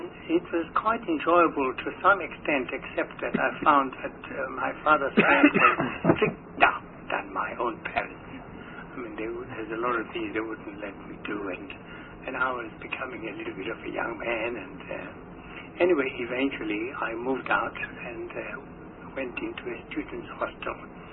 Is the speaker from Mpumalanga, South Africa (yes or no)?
yes; Mpumalanga, South Africa; I was born in Sari, which is now Mpumalanga. At the time, it was called the Eastern Transvaal. And I lived in Sari for a number of years, and I started schooling there.